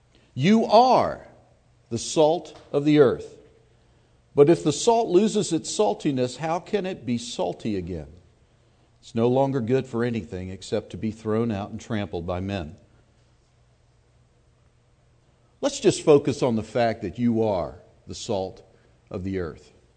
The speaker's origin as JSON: {"language": "English", "town": "Lynchburg", "region": "Virginia", "country": "United States", "tie": "born or raised there", "said": "I grew up in Lynchburg, Virginia."}